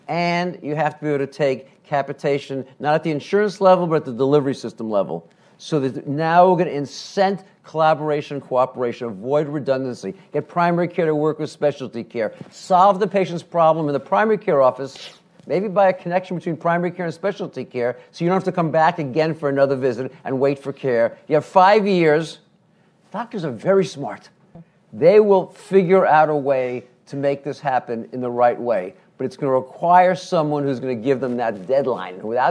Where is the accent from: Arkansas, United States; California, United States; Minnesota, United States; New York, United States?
California, United States; I'm from California, although these days I spend more time in D.C. than in California